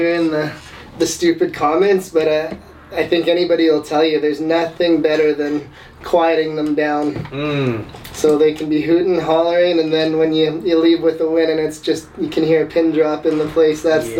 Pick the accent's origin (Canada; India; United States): Canada; Leduc, Alberta; I am 33 years old. I'm from Leduc, Alberta.